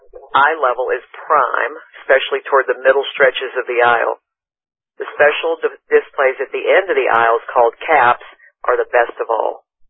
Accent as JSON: {"language": "English", "town": "Waco", "region": "Texas", "country": "United States", "tie": "born or raised there", "said": "I was raised in Waco, Texas, and so Dr. Pepper is from there."}